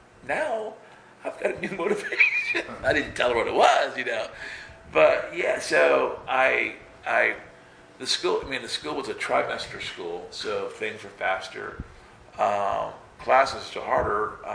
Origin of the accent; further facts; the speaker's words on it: Alabama, United States; Now, I grew up in Alabama. Because every time we'd move up my dad's army, we'd move away for 3 years, come back for 2, go away for 4, come back for 1.